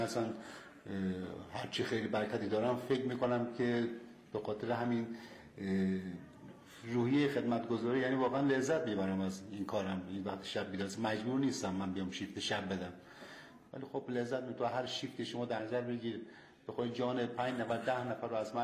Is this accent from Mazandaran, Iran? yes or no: yes; Qaem Shahr, Mazandaran, Iran; من قایمشهر.